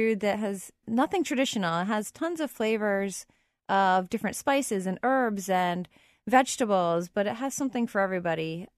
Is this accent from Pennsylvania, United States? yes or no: yes; Philadelphia, Pennsylvania, United States; I grew up in the Northeast in Somerton. And I went to high school at Mount St. Joe's Academy. You know, I went to college at St. Joe's. I went to the restaurant school. I've been here my whole life.